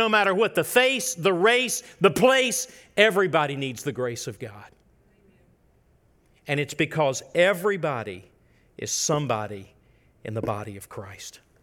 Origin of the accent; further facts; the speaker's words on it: Memphis, Tennessee, United States; I grew up in Memphis, Tennessee. On April the 4th of 1968, Martin Luther King was assassinated in my city.